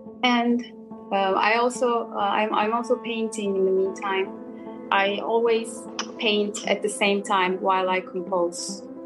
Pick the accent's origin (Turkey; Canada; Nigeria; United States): Turkey; I'm from Turkey, based in Istanbul.